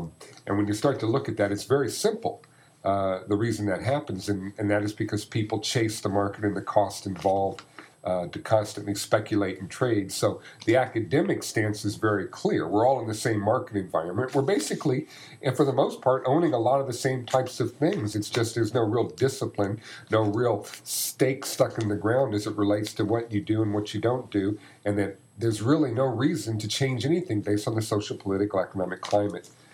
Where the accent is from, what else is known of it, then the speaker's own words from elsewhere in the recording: United States; It's our God-given right as an American.